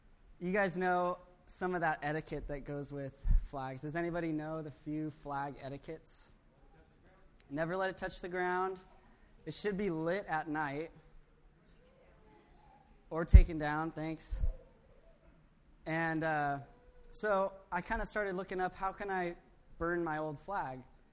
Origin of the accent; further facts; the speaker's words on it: United States; You know, I grew up in America, and it's kind of sad to think I didn't even know that sort of thing.